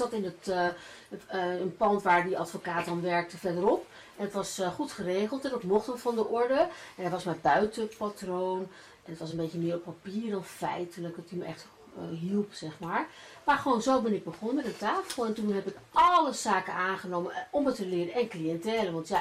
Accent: Amsterdam, North Holland, Netherlands; born there; Ik ben in Amsterdam geboren, ik ben half Spaans.

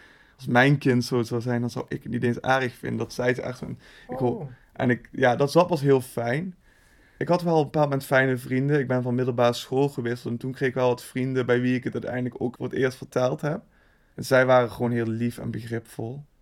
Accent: Limburg, Netherlands; Als ik tegen mensen zeg, ik kom uit Limburg en vooral dat ik dan echt uit Zuid-Limburg kom, dan reageren sommige mensen echt alsof ik iets heel exotisch ben.

